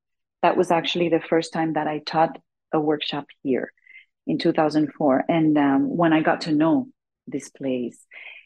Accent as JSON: {"language": "English", "town": "Miami", "region": "Florida", "country": "United States", "tie": "born or raised there", "said": "I grew up in Miami, so when she first moved there … was breaking through to the American market."}